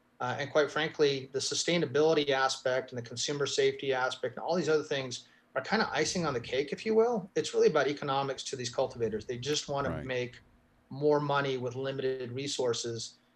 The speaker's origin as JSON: {"language": "English", "region": "New Mexico", "country": "United States", "said": "And I've got, you know, a governor in my home state of New Mexico who's pushing for this."}